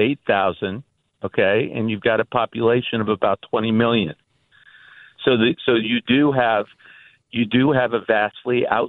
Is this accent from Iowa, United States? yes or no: no; Los Angeles, California, United States; Hi. I'm from Los Angeles, and my brother's a Los Angeles County Sheriff.